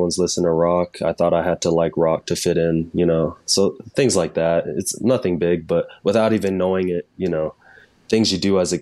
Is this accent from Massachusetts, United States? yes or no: no; Hawaii, United States; also born or lived in California; growing up in Hawaii, everyone was basically half Asian or something. And then, you know, moving to California, everyone was mainly white.